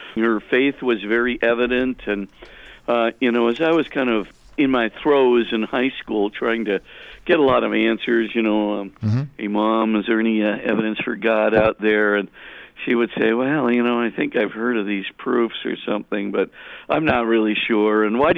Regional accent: Honolulu, Hawaii, United States; I grew up in Honolulu, Hawaii, and I was in Sacred Heart Parish, a Good Mary Knoll Parish, very close to my home.

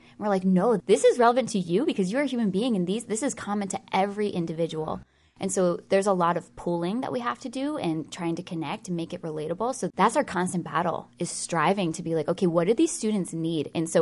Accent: Philadelphia, Pennsylvania, United States; No, I'm from the Philadelphia area.

